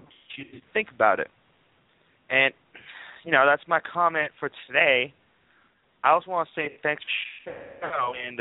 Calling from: Ohio, United States; I'm calling from Ohio.

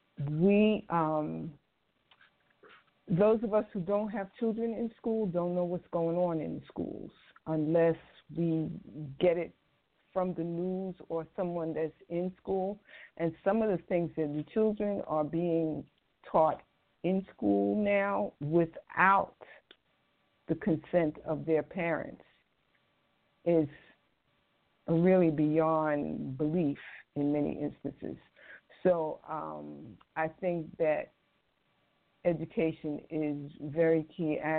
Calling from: Florida, United States; I'm calling from Florida.

